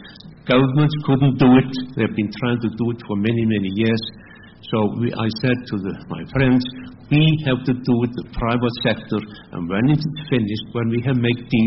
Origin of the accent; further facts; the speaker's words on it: Iceland; I come from Iceland, which is a fishy nation